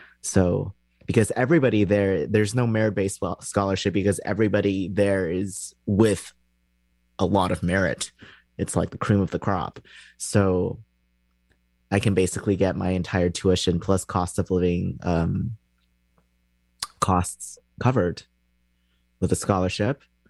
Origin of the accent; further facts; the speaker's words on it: Canada; which I can't even do because I'm Canadian.